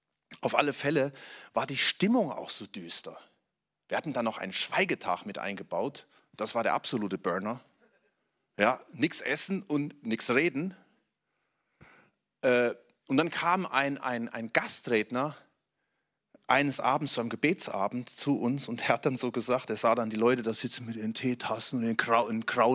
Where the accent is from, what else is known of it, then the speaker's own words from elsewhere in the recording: Hesse, Germany; Bei uns in Hessen sagt man bratteln.